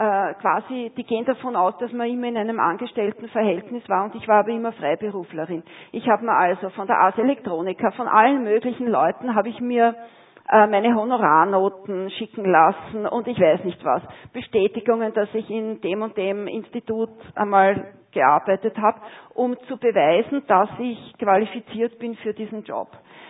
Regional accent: Austria; Also ich als Österreicherin habe nicht für Schweizer arbeiten dürfen

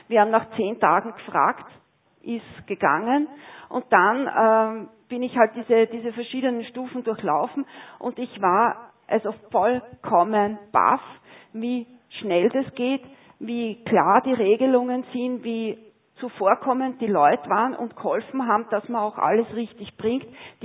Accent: Austria; Also ich als Österreicherin habe nicht für Schweizer arbeiten dürfen

